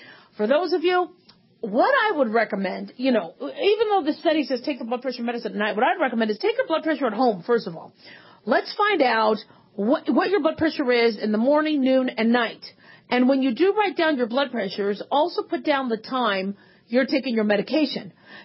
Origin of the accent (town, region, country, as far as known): Phoenix, Arizona, United States; born or raised there